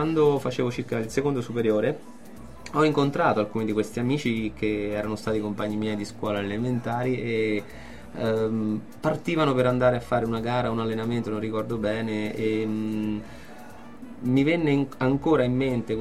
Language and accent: Italian; Spoleto, Umbria, Italy; avevo dei compagni di classe che io sono di Spoleto